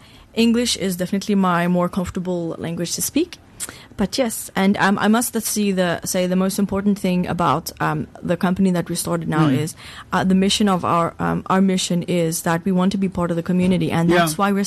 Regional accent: United States; I grew up in America, but I am Afrikaans.

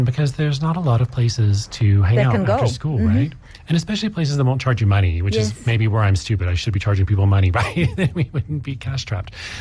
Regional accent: United States; I'm American. I grew up in a very small town, totally opposite from Joburg. We had 25,000 people. I grew up like literally on a bayou looking at cane fields across the street.

